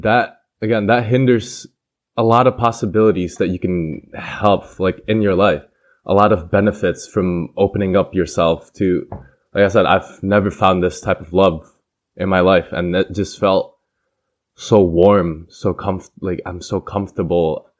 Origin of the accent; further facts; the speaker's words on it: Indonesia; growing up in Turkey, same with me in Indonesia